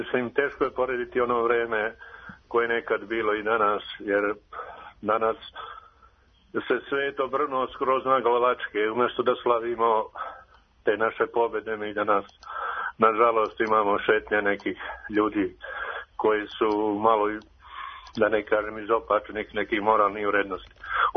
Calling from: Serbia; Pa zovem iz ove naše Srbije

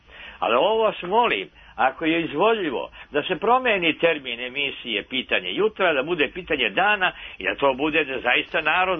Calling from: Kosovo; Slušam ja vaš program, ja sam sa Kosmeta.

